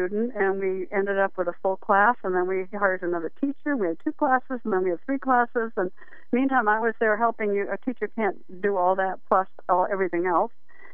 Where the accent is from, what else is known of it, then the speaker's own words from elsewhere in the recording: New Hampshire, United States; moved away as an adult; Well, it kind of feels like I'm a native. I've been here for over 45 years now. But no, I came from the East Coast. I'm from New Hampshire.